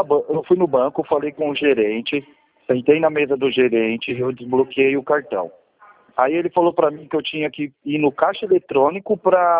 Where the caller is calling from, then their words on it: São Paulo, Brazil; São Paulo, capital.